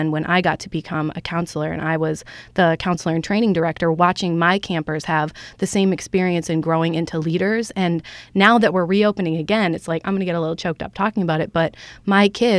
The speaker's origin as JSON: {"language": "English", "town": "Cambridge", "region": "Massachusetts", "country": "United States", "tie": "born or raised there", "said": "I grew up in Cambridge, so it was a small town that I had a hard time, like, in high school, in public high school."}